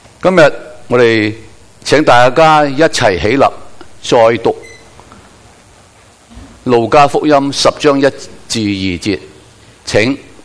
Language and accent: Cantonese; Guangdong, China; 大家睇到呢啲草莓啊，我哋广东人叫士多啤梨啊